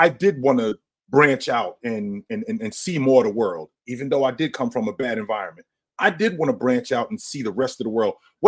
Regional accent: Jersey City, New Jersey, United States; now in Burlington, United States; I moved from Jersey City, which I grew up around predominantly black people, to Burlington, Vermont, where there's hardly any black people.

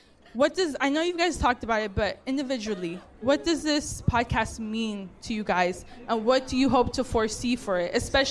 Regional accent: California, United States; Okay, I'm the other loser from Orange County.

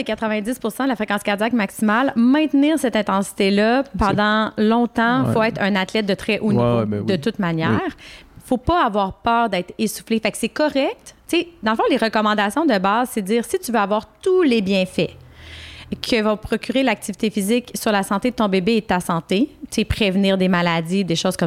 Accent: Quebec City, Quebec, Canada; je venais de Québec, j'avais étudié à Québec, j'avais quand même un réseau aussi.

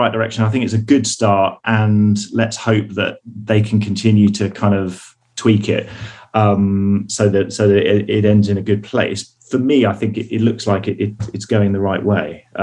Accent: United Kingdom; I'm British.

